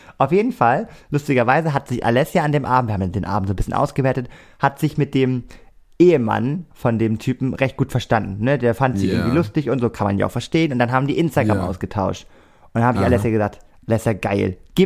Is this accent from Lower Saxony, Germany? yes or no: yes; Cuxhaven, Lower Saxony, Germany; und dann war ich noch eine Woche in meiner Heimat in Cuxhaven.